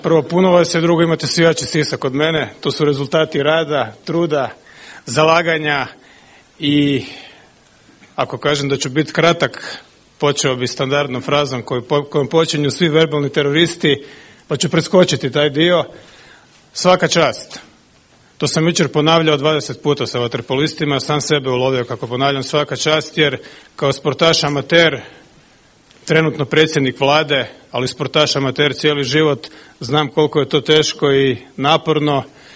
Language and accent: Croatian; Croatia; Kao Hrvat se uvijek vani osjećam dobro, jer smatram da dolazim iz jedne dobre, male zemlje